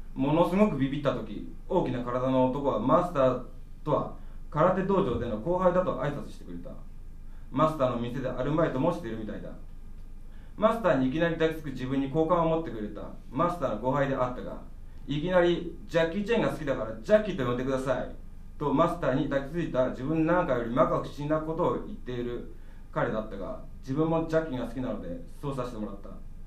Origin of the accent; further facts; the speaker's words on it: Nagano, Japan; 長野県から来た